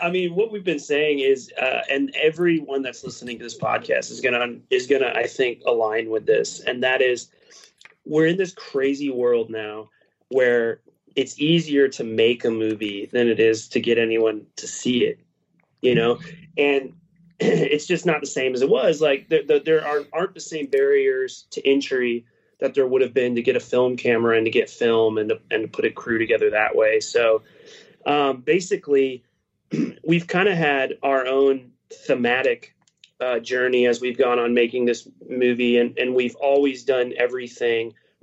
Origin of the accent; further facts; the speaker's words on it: Missouri, United States; We would love to work with Brad, by the way, because we're all from Missouri.